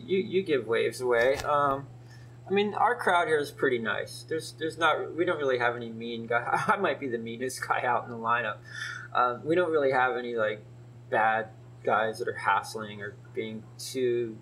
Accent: East Coast, United States; but I'm from the East Coast, 3,000 miles away.

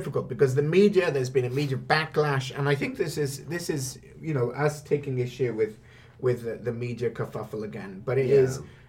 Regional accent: Wales, United Kingdom; I am Welsh. I grew up in Wales.

